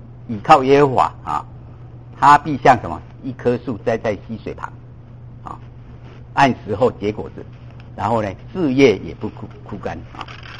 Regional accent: Taiwan; now in United States; 比如说我们到美国来，我是从台湾来，那在台湾以前呢、不太重视礼节啊

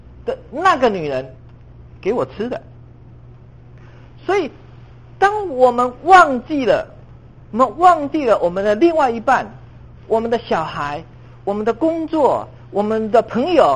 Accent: China; 我们中国人说我们的孩子是我们的骨肉之亲的

